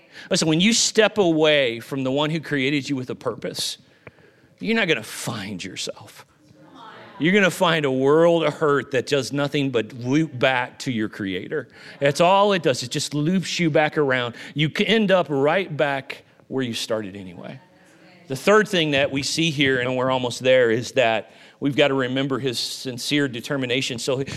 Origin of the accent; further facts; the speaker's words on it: Illinois, United States; now in Los Angeles, United States; I grew up in Southern Illinois there where we all thought we were rednecks and hunters and fishermen and that kind of thing.